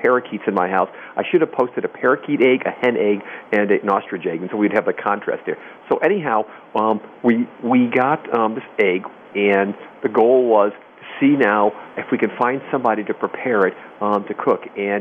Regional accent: New York, United States; even though I grew up back in New York.

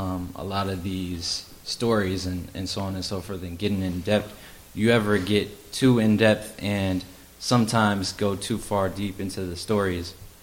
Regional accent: Champaign, Illinois, United States; I'm from Champaign, Illinois, gang.

